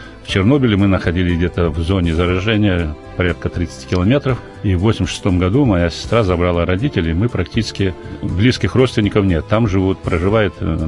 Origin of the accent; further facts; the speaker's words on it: Belarus; moved away as an adult; also born or lived in Saint Petersburg; now in Moscow, Russia; я родился в Беларуси, закончил там среднюю школу, затем поступил учиться в высшее учебное заведение в Ленинград в то время, сейчас Санкт-Петербург. Женился, жена русская, вот, прожил, вот до сих пор живу в Москве, жил в Ленинграде, под Ленинградом.